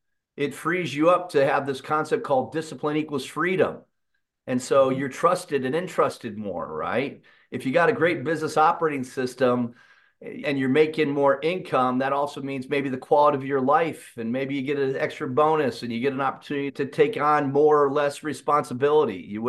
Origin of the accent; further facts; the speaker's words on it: London, United Kingdom; As a kid, I grew up in London